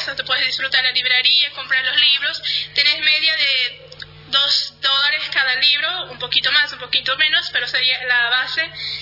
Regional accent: Brazil; Spanish is a second language; Yo soy de Brasil.

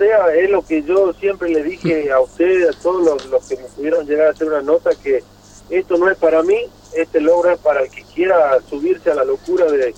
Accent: Tartagal, Salta, Argentina; Somos 5 de Argentina, en Tucumán, Salta, yo soy el único tartagalense

